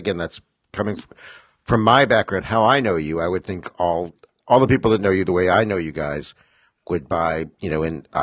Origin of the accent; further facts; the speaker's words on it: New York, United States; I'm from New York, so to me, like the extra space that you have in Chicago